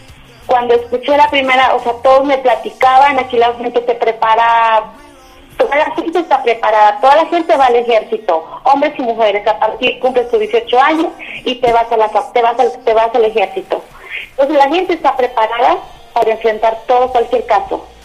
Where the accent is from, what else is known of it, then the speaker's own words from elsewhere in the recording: Mexico; mexicanos no somos muchos, somos pocos